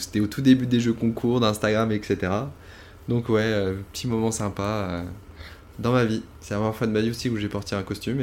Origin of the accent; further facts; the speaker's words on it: Tours, Centre-Val de Loire, France; now in Bordeaux, France; j'ai 32 ans, j'allais dire 31, mais non, ça y est, la barre des 32 est là. Je vis à Bordeaux, je suis originaire de Tours.